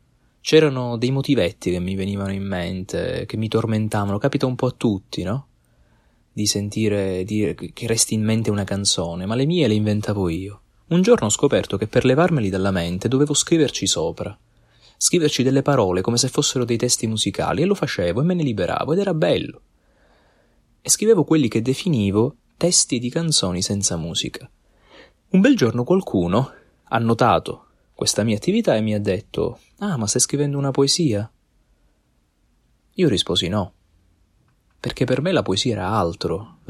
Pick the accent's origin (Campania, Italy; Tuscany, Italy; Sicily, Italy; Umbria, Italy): Sicily, Italy; Palermo; i grandi tesori che abbiamo nella mia città natale, che è Palermo